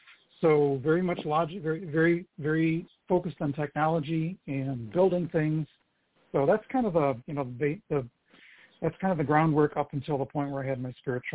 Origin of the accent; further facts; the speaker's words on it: Grand Rapids, Michigan, United States; I'm from Grand Rapids, so I'm just down the street from you.